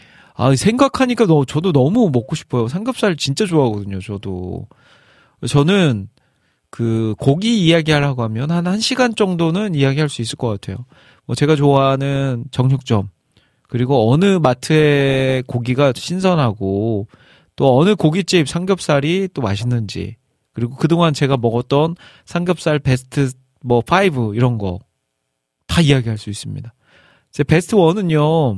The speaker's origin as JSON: {"language": "Korean", "town": "Iksan", "region": "North Jeolla", "country": "South Korea", "tie": "born or raised there", "said": "그 저희 고향 전라북도 익산에 있는 대나무 숲인데요."}